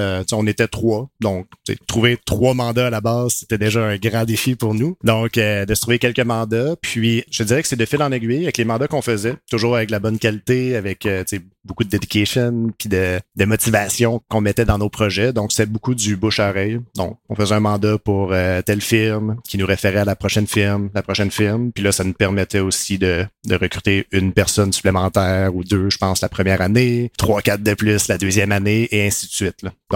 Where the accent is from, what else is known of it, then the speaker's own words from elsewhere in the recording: Quebec City, Quebec, Canada; now in Montreal, Canada; Donc, je viens de Québec. J'ai déménagé à Montréal pour aller à l'ETS, l'École de technologie supérieure en ingénierie logicielle.